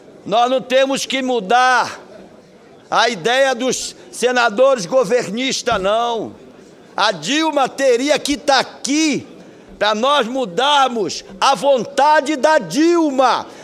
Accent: Pará, Brazil; Meu caro Eduardo, na minha terra, no Pará, no meu querido Pará, a farinha de mandioca cresceu R$ 146 nesses últimos meses.

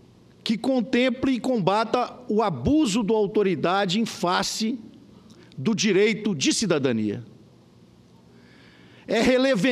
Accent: Minas Gerais, Brazil; Prefeitos de cidades do interior, sou mineiro, 853 municípios

